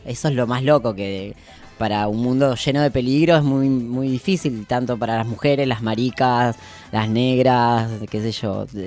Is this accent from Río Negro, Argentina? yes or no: yes; Allen, Río Negro, Argentina; Claro, yo soy de todos los lugares, pero nací en Patagonia, en Río Negro, en Allen.